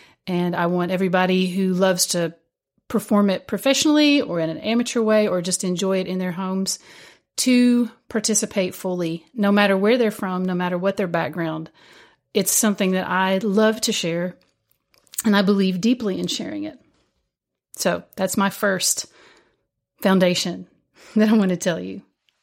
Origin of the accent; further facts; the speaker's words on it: Kentucky, United States; I'm coming from the place of this is part of how I take back the narrative as an Appalachian, as a Kentuckian